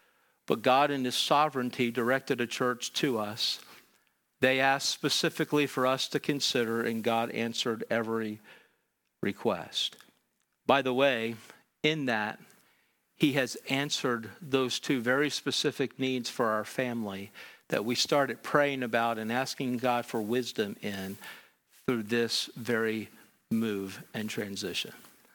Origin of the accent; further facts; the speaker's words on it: Pennsylvania, United States; Pastor Griffith and I grew up together in Pennsylvania under his father's ministry.